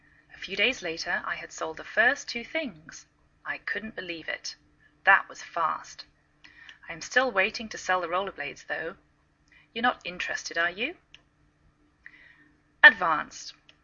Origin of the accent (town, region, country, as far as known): England, United Kingdom; now in United States